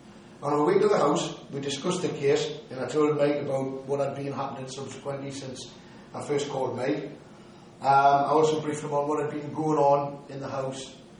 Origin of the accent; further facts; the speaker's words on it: Newcastle upon Tyne, North East England, United Kingdom; As you know, we're from Newcastle, well, I'm from Newcastle upon Tyne.